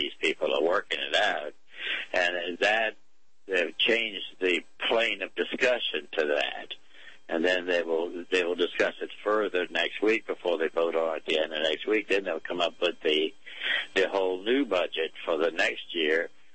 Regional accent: Georgetown, District of Columbia, United States; I've been around here since I was born in Georgetown, so plus my family's been around for generations in Washington

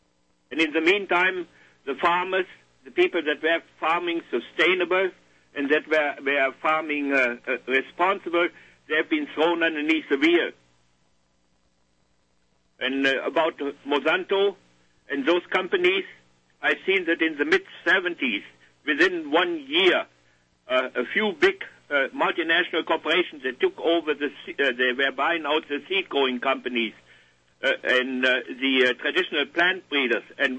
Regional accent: Germany; English is a second language; now in Canada; as soon as I immigrated here over there from Germany here to Eastern Canada

